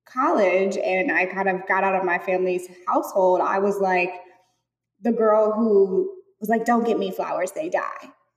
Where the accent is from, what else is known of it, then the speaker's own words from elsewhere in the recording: St. Louis, Missouri, United States; So I grew up with my mom always having like an incredible garden in the back. I'm from Missouri and from St. Louis. And so we had different seasons.